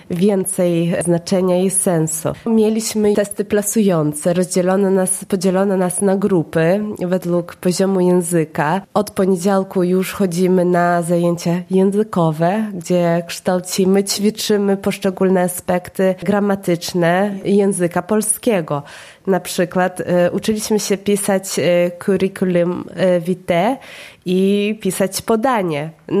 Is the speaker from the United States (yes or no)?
no; Vilnius, Vilnius County, Lithuania; jestem z Wilna.